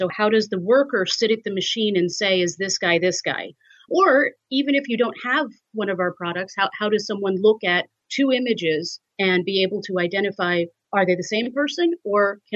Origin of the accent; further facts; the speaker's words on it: New York City, New York, United States; I'm from New York. My family's in New York.